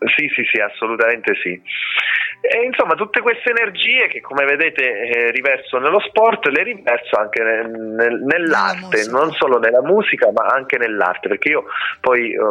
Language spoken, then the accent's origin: Italian; Pescara, Abruzzo, Italy; io sono di Pescara, una città, diciamo, all'altezza di Roma, però a est, Roma... e a ovest, e Pescara su per giù è la stessa altezza ma a est, quindi sono nato sul mare